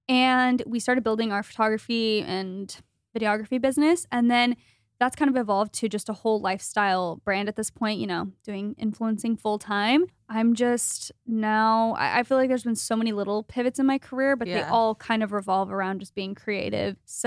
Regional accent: Phoenix, Arizona, United States; moved away as an adult; Yeah. Originally from Phoenix.

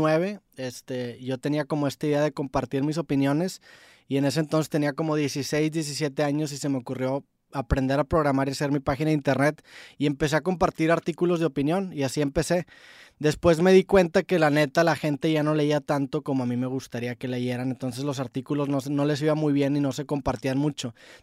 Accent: Monterrey, Nuevo León, Mexico; yo soy de Monterrey, tengo 28 años, yo toda mi secundaria, pues crecí escuchando … crecí escuchando

